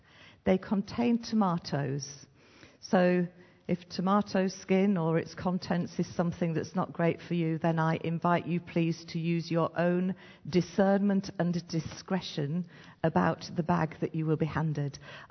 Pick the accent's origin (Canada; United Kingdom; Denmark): United Kingdom; Stratford-upon-Avon, West Midlands; I grew up in Warwickshire. I grew up in Stratford-on-Avon. And Warwickshire, a little bit like Surrey really, very leafy, very woody, not quite so hilly, but very green and beautiful.